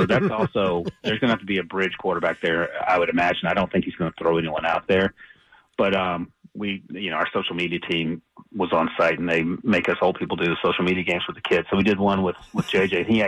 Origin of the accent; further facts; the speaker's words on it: Buies Creek, North Carolina, United States; I'm originally from Buies Creek, home of the Fighting Camels.